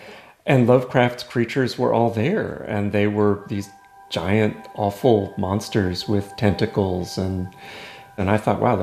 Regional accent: New York City, New York, United States; really spoke to me as a kid growing up in New York City in the late 1970s and early 80s.

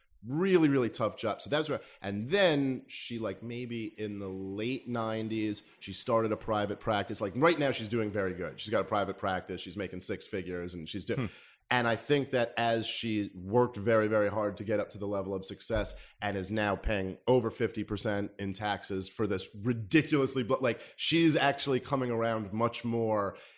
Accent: Brooklyn, New York, United States; when I was a kid growing up in Brooklyn

